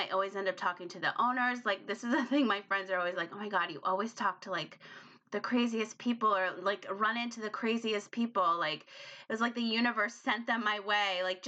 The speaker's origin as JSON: {"language": "English", "region": "Rhode Island", "country": "United States", "tie": "born or raised there", "said": "and his wife's from Providence, and I grew up in Rhode Island."}